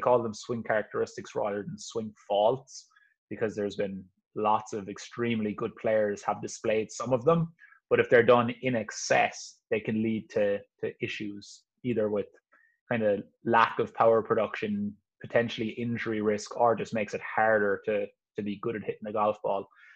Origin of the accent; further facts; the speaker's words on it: Ireland; moved away as an adult; now in United States; I grew up in Ireland. I only moved to the US 3 years ago.